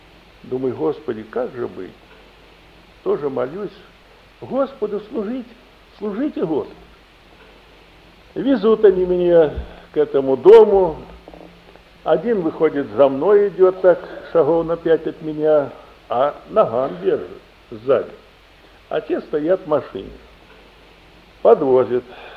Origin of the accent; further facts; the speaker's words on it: Russia; Я из России.